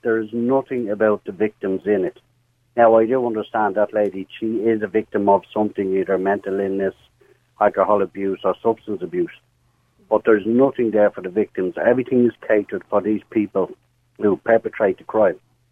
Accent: Clonsilla, Leinster, Ireland; Like, I mean, I'm from the Clonsilla area.

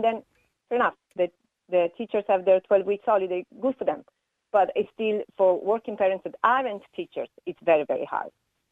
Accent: Italy

